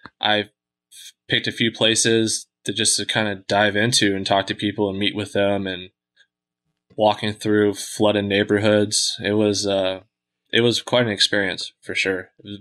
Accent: United States; because I'm from the States, like to me, I wanted to tell that story from the States

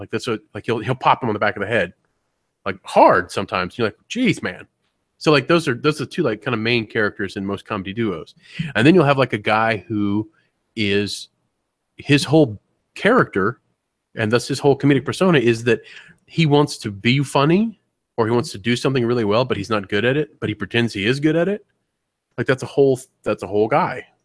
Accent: the South, United States; I just did it, and I'm from the South.

